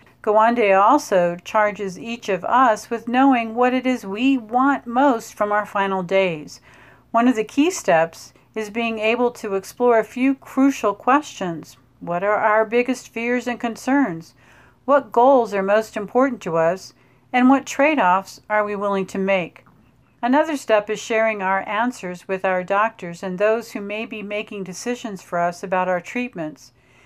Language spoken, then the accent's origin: English; Dodge City, Kansas, United States; from Dodge City, Kansas